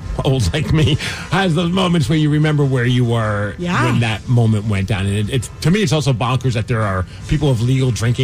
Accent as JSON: {"language": "English", "region": "New York", "country": "United States", "tie": "born or raised there", "said": "I grew up in New York, and I've had friends and family that worked at the World Trade Center."}